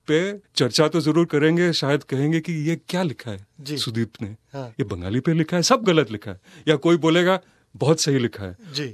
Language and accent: Hindi; Rajasthan, India; also born or lived in Delhi; और मैं राजस्थान में बड़ा हुआ हूँ